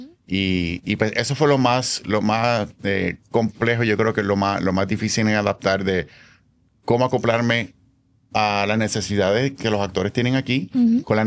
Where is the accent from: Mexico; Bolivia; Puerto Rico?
Puerto Rico; Bayamón; Bueno, actualmente soy un director, coreógrafo, originalmente de Puerto Rico. Nacido y criado aquí en Bayamón, Puerto Rico.